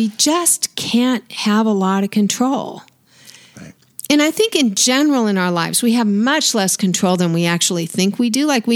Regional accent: Colorado, United States; I grew up in Colorado, so I did some rafting on rivers.

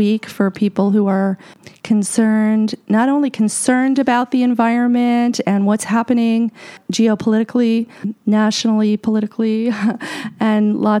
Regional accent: New York City, New York, United States; I grew up in New York City, and in the 70s, nobody, like, it was dog-eat-dog kind of world.

